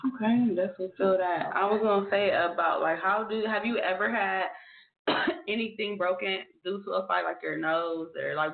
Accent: Akron, Ohio, United States; Yes, we're from Akron.

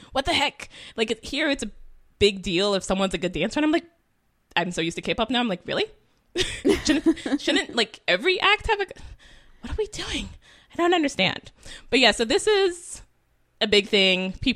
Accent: California, United States; granted, I'm from California, so my, you know, geography of the East Coast is somewhat limited

